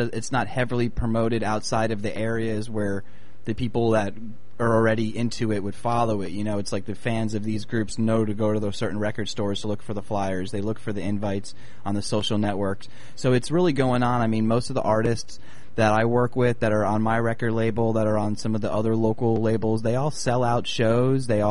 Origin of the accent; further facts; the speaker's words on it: Florida, United States; also born or lived in New Jersey; Well, originally I'm from New Jersey, and then I grew up in Florida, high school